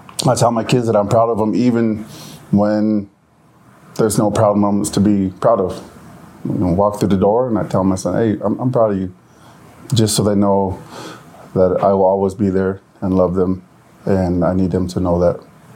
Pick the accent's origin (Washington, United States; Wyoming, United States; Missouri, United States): Wyoming, United States; now in Utah, United States; I am originally from the Wind River Reservation in Wyoming. I'm half Native American, half Tongan. My tribe is Ogallala Lakota Sioux tribe. And I moved here to Utah, 2005.